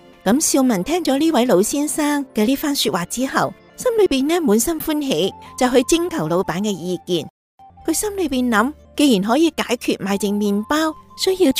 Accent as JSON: {"language": "Chinese", "country": "China", "said": "我们中国人有一句古语话，择善而为之。"}